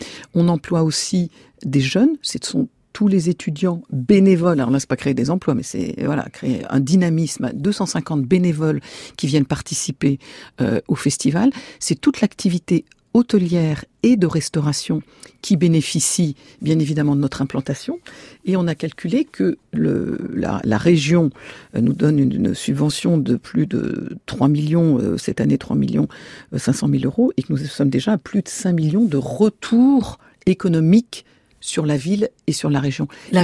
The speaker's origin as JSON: {"language": "French", "town": "Nancy", "region": "Grand Est", "country": "France", "said": "j'étais pas parisienne, mais que moi je venais de Nancy, donc le climat froid et pluvieux, je connaissais"}